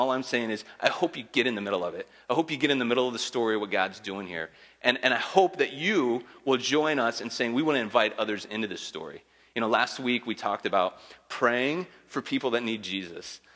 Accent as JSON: {"language": "English", "region": "Wisconsin", "country": "United States", "said": "I'm from Wisconsin."}